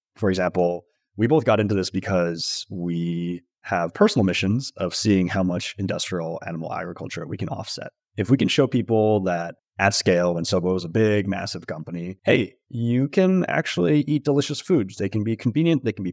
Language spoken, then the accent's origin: English; Newbury Park, California, United States; So I grew up in a place called Newbury Park, California, a sleepy suburb north of Los Angeles.